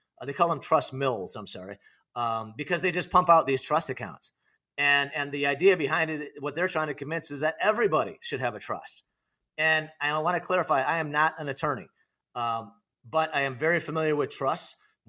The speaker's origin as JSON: {"language": "English", "town": "Naperville", "region": "Illinois", "country": "United States", "tie": "born or raised there", "moved": "as an adult", "said": "I'm from, I grew up in Illinois, great town of Naperville, Illinois, Northern Illinois. And that's where I spent most of my life until 2011, when me and my wife moved to Arizona."}